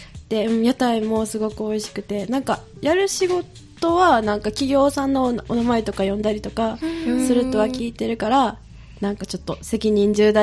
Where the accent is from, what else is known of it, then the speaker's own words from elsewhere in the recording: Nishiwaki, Hyogo, Japan; 幼児教育保育学科2年生の … 出身は西脇市です。